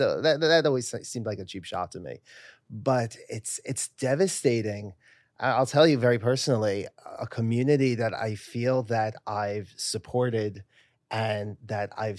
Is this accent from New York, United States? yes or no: yes; New York City, New York, United States; And for me, I grew up in the West Village. It was never weird to me.